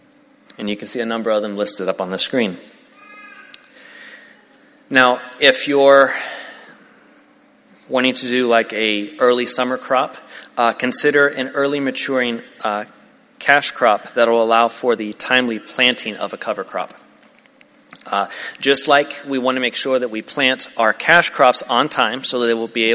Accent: Tennessee, United States; at least in the south, I'm from Tennessee

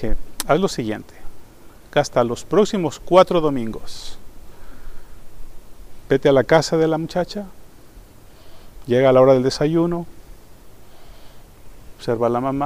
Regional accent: Mexico; yo soy mexicano

